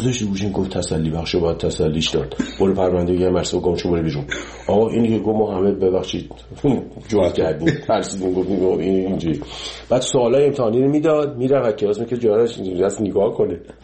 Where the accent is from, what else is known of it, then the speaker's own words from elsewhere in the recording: Iran; moved away; 30 سال 30 خورده سال که از ایران من اومدم بیرون